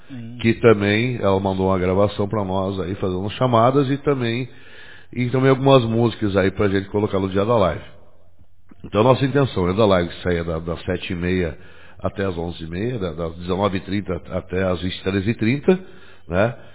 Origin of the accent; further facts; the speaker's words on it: Rio Grande do Sul, Brazil; Eu vou dizer assim, como bom gaúcho, em todo mundo, né?